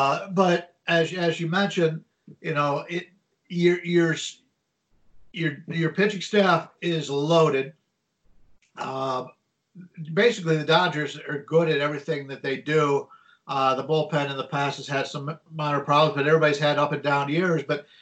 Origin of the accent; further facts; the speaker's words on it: Cleveland, Ohio, United States; maybe it's just that we're from Cleveland and we're just happy for anything